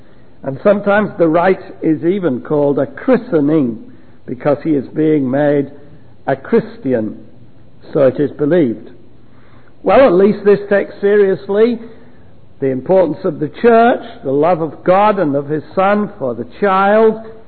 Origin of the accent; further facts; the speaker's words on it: England, United Kingdom; I come from England